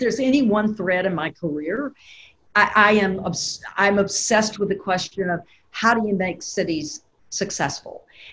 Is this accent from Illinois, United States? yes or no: no; Memphis, Tennessee, United States; since I was very young, growing up in South Memphis, I've always had this passion for cities.